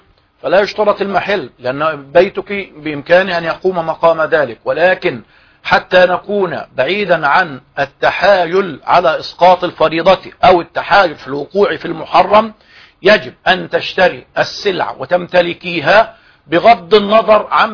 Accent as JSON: {"language": "Arabic", "country": "Egypt", "said": "عندنا في مصر"}